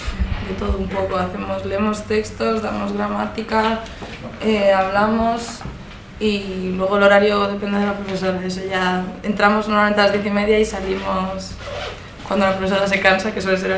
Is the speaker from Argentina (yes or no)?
no; Spain; Creo que yo hago mucho ruido comparada con ella, como buena española.